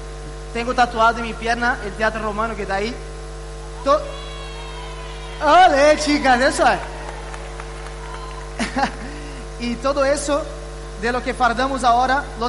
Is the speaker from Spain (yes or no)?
yes; Cartagena, Region of Murcia, Spain; Yo soy cartagenero también, como él.